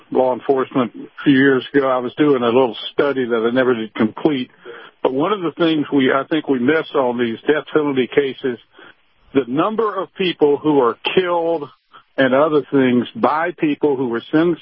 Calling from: Tampa, Florida, United States; from Tampa.

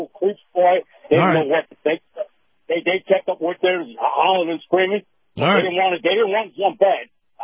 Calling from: Saratoga Springs, New York, United States; That's me again, Captain. Yeah … here in Saratoga Springs.

